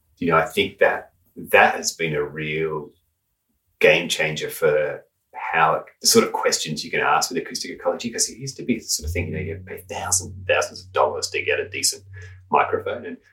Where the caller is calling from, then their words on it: Brisbane, Queensland, Australia; I'm talking from Brisbane, Australia.